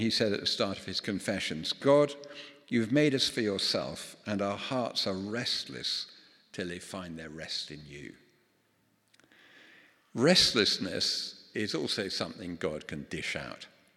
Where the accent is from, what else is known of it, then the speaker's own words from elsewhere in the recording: London, United Kingdom; Folks, I grew up in London. I know absolutely nothing about farming